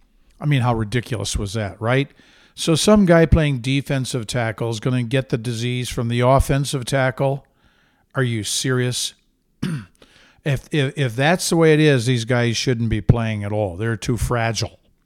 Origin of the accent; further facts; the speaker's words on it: Midwest, United States; you may think this is just simply Midwestern bias because I grew up in the Midwest, and it probably is.